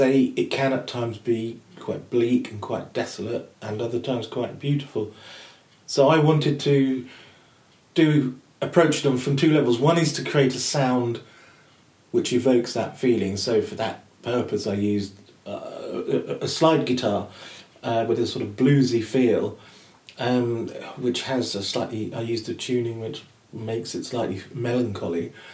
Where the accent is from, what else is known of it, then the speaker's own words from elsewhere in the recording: South East England, United Kingdom; I grew up in West Kent, so I know how different it is to that.